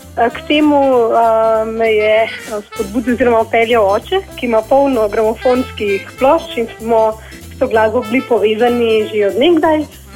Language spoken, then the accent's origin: Slovenian; Horjul, Central Slovenia, Slovenia; iz Horjula, sem ravno končala fakulteto, to pomeni, da sem mlajše generacije